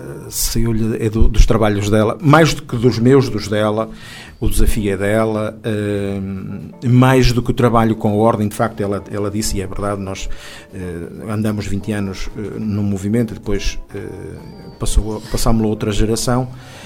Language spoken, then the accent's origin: Portuguese; Norte, Portugal; accent: Northern Portuguese; estou a falar à moda do Norte